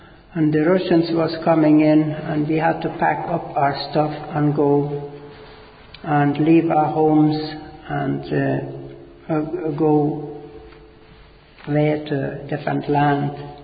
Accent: East Prussia, Germany; English is a second language; I was born in Germany, in East Germany, East Prussia, but it was German at that time. I am German. I was born there, and now it's Lithuanian.

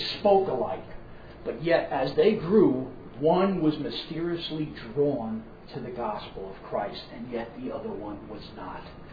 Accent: Jersey City, New Jersey, United States; Many of you know that I grew up in Jersey City.

